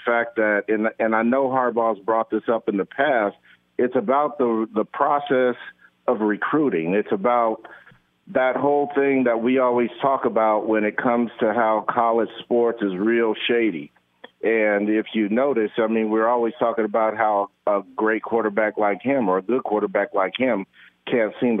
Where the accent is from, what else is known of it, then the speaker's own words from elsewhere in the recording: Michigan, United States; born there; You know, I told you last time I was born in Michigan, so I always watch the Michigan games